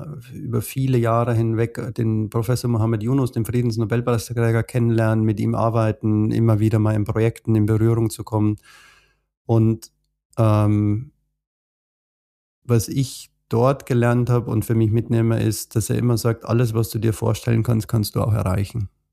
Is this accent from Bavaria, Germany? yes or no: yes; Bavaria, Germany; Ich komme aus Bayern, ich bin in den Bergen aufgewachsen, ich bin sehr, sehr naturverbunden